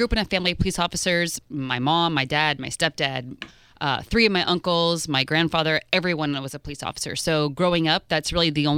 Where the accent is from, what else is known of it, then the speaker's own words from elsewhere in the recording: Fort Lauderdale, Florida, United States; also born or lived in Los Angeles; because I grew up in Fort Lauderdale.